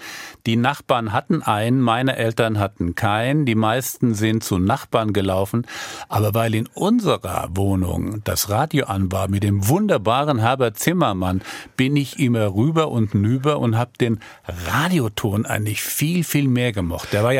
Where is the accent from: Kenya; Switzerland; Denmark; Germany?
Germany; Aschaffenburg, Bavaria; Und ja, das bayerische Abitur war damals wirklich hart und gut. Die bei uns in Aschaffenburg ein bisschen schwächelten, sind mit dem Bummelzug morgens nach Babenhausen